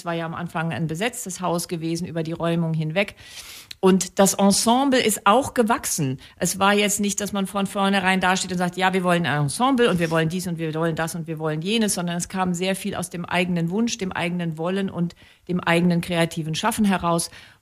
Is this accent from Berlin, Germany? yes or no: yes; Berlin, Germany; Ich selbst bin aus Berlin gekommen. Ich bin sozusagen ein Westgewächs gewesen damals in diesen Anfangszeiten.